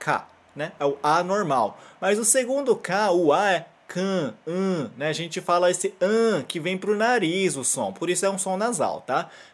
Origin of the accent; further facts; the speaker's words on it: Brazil; Nesse caso, é realmente pro brasileiro, nós que somos brasileiros, tomarmos cuidado para não falar o som nasal na hora de falar palavras japonesas.